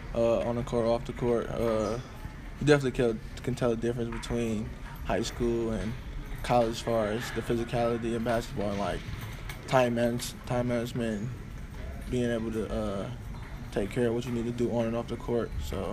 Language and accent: English; Detroit, Michigan, United States; I come from Detroit, Michigan.